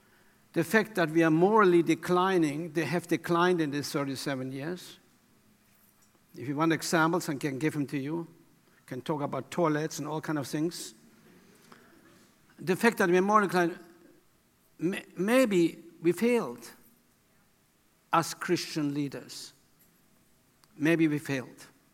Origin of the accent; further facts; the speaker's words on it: United States; moved away as an adult; Of course, I'm here since 1964. I mean, I'm American.